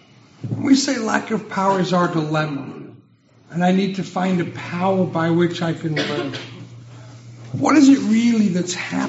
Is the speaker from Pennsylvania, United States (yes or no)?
no; Las Vegas, Nevada, United States; And I'm from Vegas. I'm a betting guy.